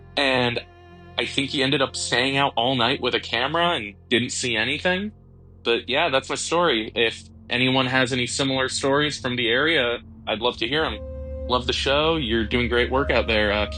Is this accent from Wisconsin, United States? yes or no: yes; Ashland, Wisconsin, United States; now in Chicago, United States; I'm from Chicago, but this story takes place in the town I grew up in northern Wisconsin. It's a place called Ashland.